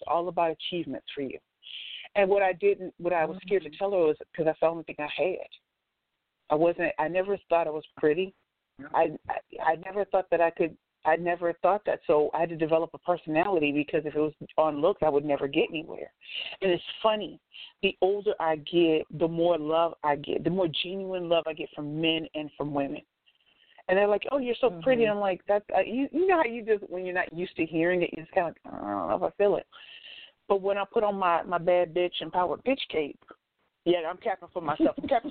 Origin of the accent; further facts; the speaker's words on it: St. Louis, Missouri, United States; Like, I'm from St. Louis, you know, so I grew up hearing that I'm ugly and all that kind of stuff